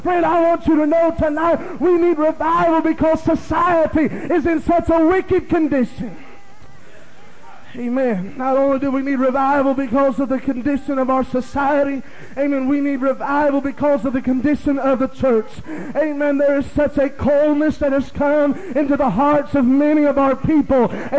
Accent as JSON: {"language": "English", "region": "Illinois", "country": "United States", "tie": "born or raised there", "said": "Growing up in Illinois, I know a lot of the folks there."}